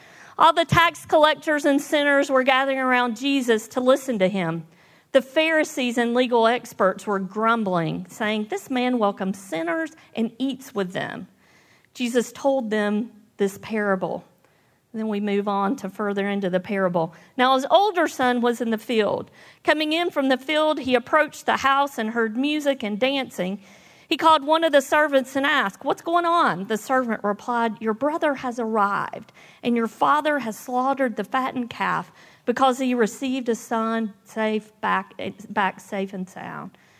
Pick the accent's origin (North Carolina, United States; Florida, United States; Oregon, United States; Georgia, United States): North Carolina, United States; So I grew up in Western North Carolina, just outside of Asheville.